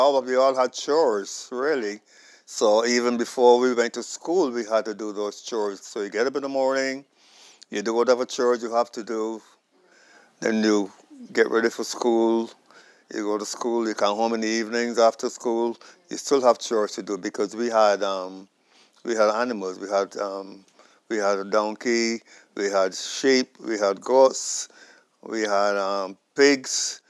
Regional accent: Barbados; now in Far Rockaway, United States; Barbados.

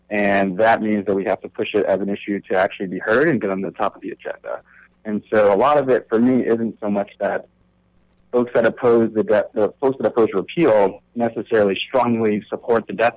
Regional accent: Connecticut, United States; I'm originally from Connecticut with a bachelor's in public and community engagement.

